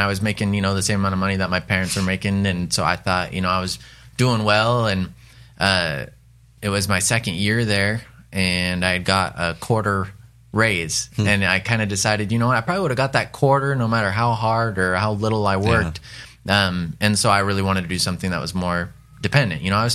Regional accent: Roseburg, Oregon, United States; Sure. So born and raised here in Rosebur

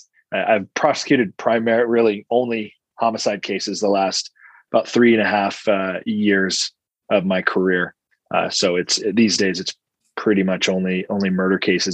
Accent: California, United States; I grew up in San Bernardino County, then came back home for law school and started interning in the DA's office as a law student.

